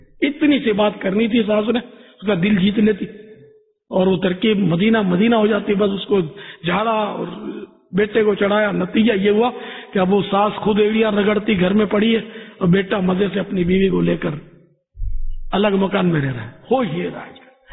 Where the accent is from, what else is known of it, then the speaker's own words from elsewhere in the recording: Pakistan; born there; میں اگرچہ پاکستان میں پیدا ہوا ہوں, کتیانہ کبھی گیا نہیں, لیکن ظاہر ہمارے ماں باپ تو وہیں کے تھے.